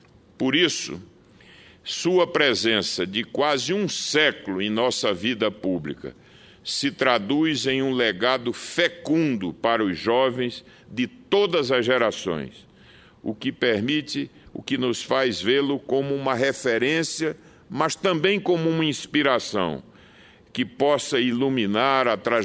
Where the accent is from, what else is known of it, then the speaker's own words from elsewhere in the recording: Pernambuco, Brazil; eu quero fazer esse registro como pernambucano